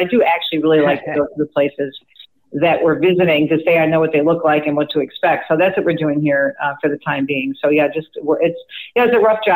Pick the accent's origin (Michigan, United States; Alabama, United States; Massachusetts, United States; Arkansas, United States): Michigan, United States; also born or lived in Jersey City, New Jersey; My mother was born and raised in Jersey City, as was my father, and I was born in Jersey City, but I moved to Michigan with my family when I was about 5 years old because my father was transferred for work.